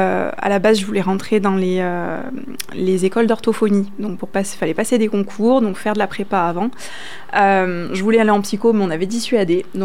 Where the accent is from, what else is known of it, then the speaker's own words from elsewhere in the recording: Saint-Marcellin-en-Forez, Auvergne-Rhône-Alpes, France; j'ai grandi dans la Loire, hein, pas du tout en Occitanie pour le coup, pas du tout dans le Lot. J'ai grandi à Saint-Marcelin-en-Forêt, enfin d'abord à Sorbier-Saint-Marcelin-en-Forêt, avec mes parents. Et puis après, à la séparation de mes parents, j'ai déménagé, etc. J'avais 7 ans.